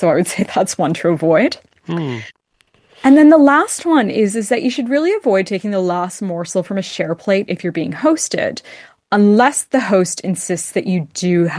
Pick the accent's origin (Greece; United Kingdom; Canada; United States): Canada; now in Australia; even when I moved to Australia from Canada, I couldn't understand why everyone, even people I had just met or even like professional contacts, kept hugging me.